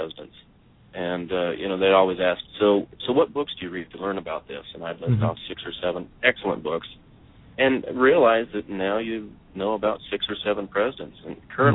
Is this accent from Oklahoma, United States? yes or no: no; Tetonia, Idaho, United States; I was born and raised in Tetonia, Idaho, a very small town. Population is less than 200, on the Idaho side of the Tetons.